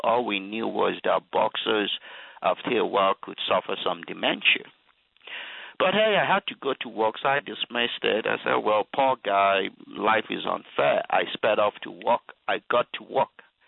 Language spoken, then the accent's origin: English; Nigeria; moved away as an adult; now in United States; Well, you know, I grew up in Nigeria. I came to the United States when I was 26.